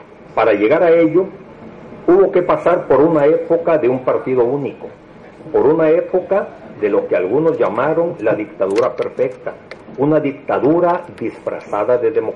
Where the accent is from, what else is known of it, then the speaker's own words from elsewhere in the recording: Mexico; para lograr el gran país al que aspiramos como mexicanos